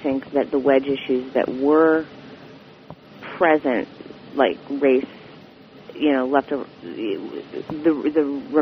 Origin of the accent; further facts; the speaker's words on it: California, United States; I grew up in Central California, in one of those communities where everybody listened